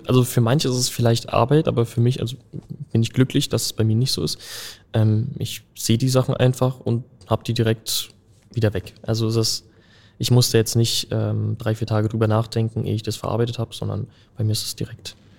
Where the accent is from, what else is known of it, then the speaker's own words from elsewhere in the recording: Berlin, Germany; Ich bleibe in Weißensee. Da bin ich bin in Friedrichshain geboren, also im Krankenhaus Friedrichshain. Aber seitdem ich denken kann, wohne ich und lebe ich in Weißensee. Und da bleibe ich auch.